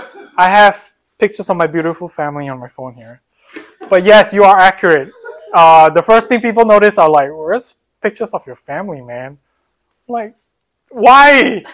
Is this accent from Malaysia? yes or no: yes; Malaysia; Malaysia, yes. I'm from Malaysia.